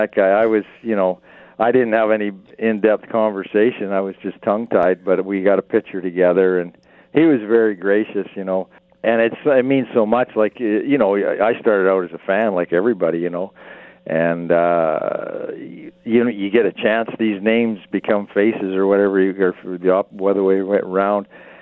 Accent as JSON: {"language": "English", "region": "Alberta", "country": "Canada", "lives_now": "Ontario, Canada", "said": "And as you know, I'm a recovering Albertan. I'm calling you from Ontario, but I'm saying for years I'm a recovering Albertan."}